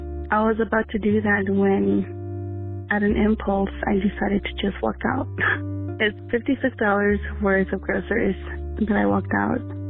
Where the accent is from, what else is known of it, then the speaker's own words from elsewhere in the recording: Texas, United States; My name is, and I am from Texas.